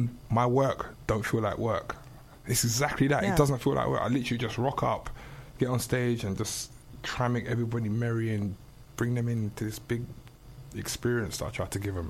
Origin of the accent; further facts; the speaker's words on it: London, United Kingdom; I'm all the way out in Essex right now. I'm from South London.